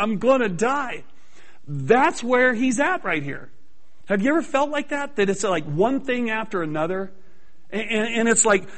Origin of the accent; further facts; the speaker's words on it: California, United States; I used to be a surfer boy. I grew up in Southern California. I surfed from the time I was 12 to about the time I was around 30, 31 years old.